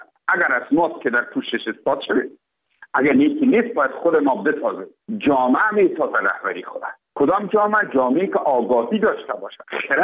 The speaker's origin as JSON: {"language": "Persian", "country": "Afghanistan", "said": "ما افغان هستیم، ما درد ما یکیست"}